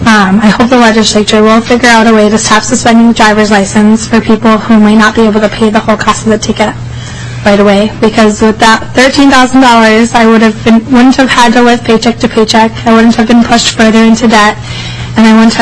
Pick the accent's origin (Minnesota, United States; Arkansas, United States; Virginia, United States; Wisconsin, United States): Minnesota, United States; Otsego; born or raised there; now in Minneapolis, United States